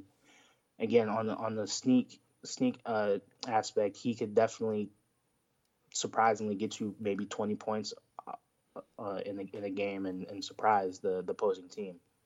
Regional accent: Oklahoma City, Oklahoma, United States; born there; I was born in Oklahoma City, so it was just perfect. I loved watching Kevin Durant play, and he just so happened to play for the place I was born at.

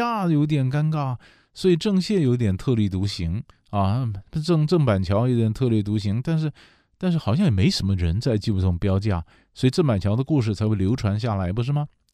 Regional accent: China; 我们中国人有时候喜欢假假的，蛮虚伪的

